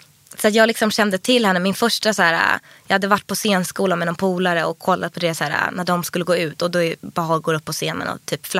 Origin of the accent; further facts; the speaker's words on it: Stockholm, Stockholm County, Sweden; Min pappa bodde i Skärholmen och mamma i Vasastan. Ja. Men jag gick i plugget i Vasastan.